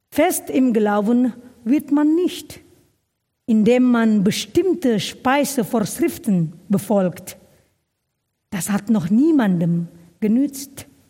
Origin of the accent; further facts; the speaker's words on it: North Sumatra, Indonesia; now in Germany; Heute, wenn ich meine alte Heimat besuche, sehe ich deutlicher, die Kirche dort ist anders als hier.